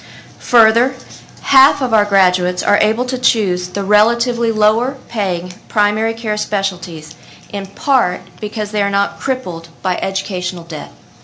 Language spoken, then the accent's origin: English; Texas, United States; I am a Texan, and I am an Aggie.